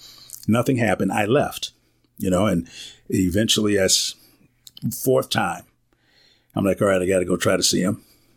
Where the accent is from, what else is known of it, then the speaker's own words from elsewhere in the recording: Wisconsin, United States; And I told him I was from Wisconsin and blah, blah, blah.